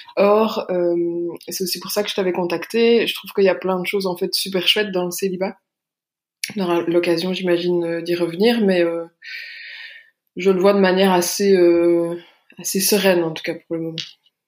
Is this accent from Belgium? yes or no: yes; Belgium; j'ai 33 ans, j'habite en Belgique, je suis belge.